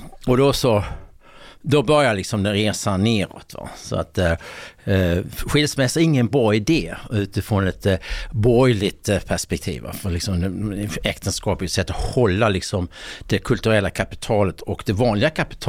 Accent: Sweden; när jag växte upp i Sverige.

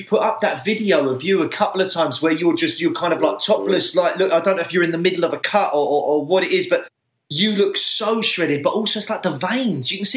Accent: United Kingdom; us being big British MMA fans

